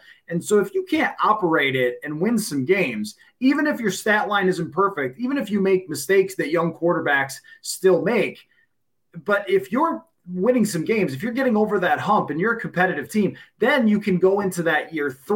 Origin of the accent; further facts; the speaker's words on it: Buffalo, New York, United States; because my dad's a Bills fan. I grew up in Buffalo.